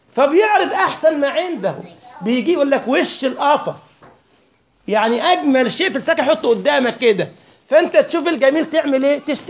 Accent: Egypt; كثيرا ما كنت أقول لكم يعني حتى تجار الفواكه عندنا في مصر مثلا

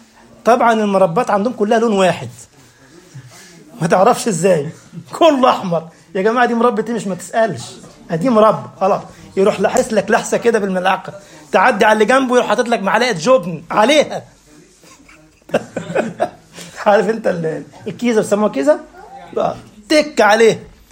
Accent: Egypt; طبعا مؤهلات عليا بياخدوا سنة في الجيش عندنا في مصر

